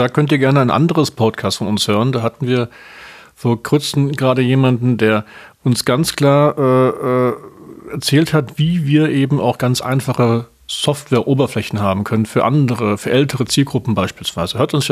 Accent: Munich, Bavaria, Germany; Ich komme ja aus München, da erlebe ich auch eine intensive Startup-Szene.

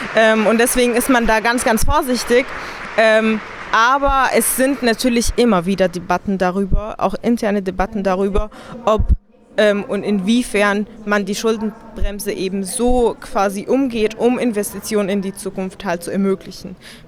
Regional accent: Syria; now in Germany; Also ich komme ja selber aus Syrien, bin 2013 nach Deutschland gekommen und in Syrien kriegt man ja nichts von der Klimakrise mit.

